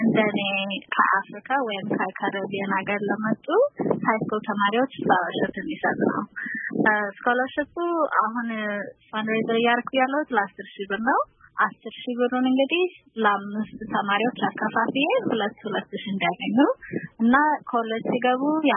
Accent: Arlington, Virginia, United States; also born or lived in Ethiopia; now in New York, United States; 27 ዓመቴ ነው። ኢትዮጵያ ተወልጄ በ27 ወደዚህ ሀገር የመጣሁት ልክ እንደመጣሁኝ ያው አርሊንግተን ቨርጂኒያ ዲሲ አካባቢ ነው ያደኩት። አሁን ደግሞ የምኖረው ኒውዮርክ ነው።

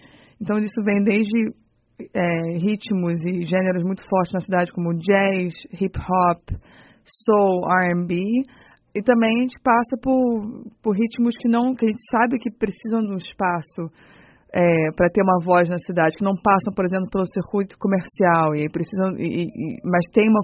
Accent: Brazil; Eu sou brasileira

